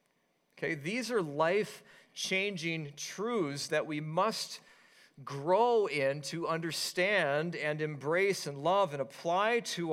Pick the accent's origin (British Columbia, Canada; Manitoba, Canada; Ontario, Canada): British Columbia, Canada; Vancouver; where I grew up in Vancouver